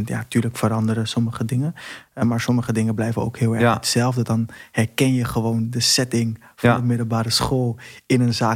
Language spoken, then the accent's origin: Dutch; Curaçao; now in Rotterdam, Netherlands; Ik kom uit Curaçao, woon in Rotterdam-Zuid.